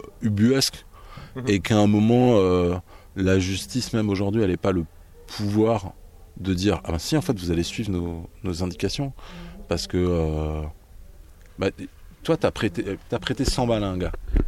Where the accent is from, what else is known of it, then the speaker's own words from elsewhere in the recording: France; Bon, il se trouve que je suis français